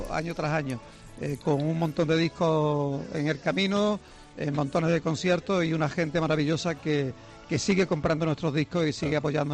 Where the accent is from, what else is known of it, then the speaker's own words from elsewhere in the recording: Andalusia, Spain; accent: Andalusian; sin perder las raíces que siempre hemos tenido, que son raíces andaluzas. Nuestro acento, nuestra forma de hacer las cosas diferentes, ¿no?